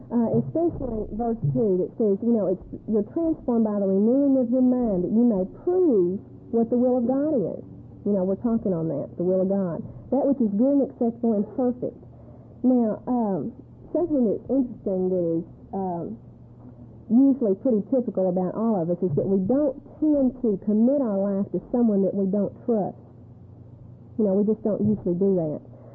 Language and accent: English; Texas, United States; I'm from Texas. You can tell the way I talk.